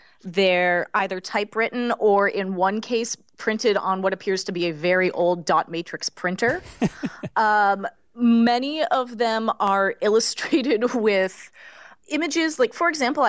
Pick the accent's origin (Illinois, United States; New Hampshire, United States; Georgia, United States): New Hampshire, United States; this is actually a cookbook from my hometown. And I believe that, like many of these local cookbooks, it was made as a fundraiser.